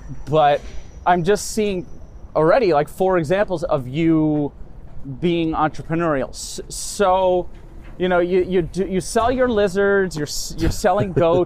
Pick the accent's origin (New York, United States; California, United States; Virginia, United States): New York, United States; New York City; born there; See, I was born in New York City.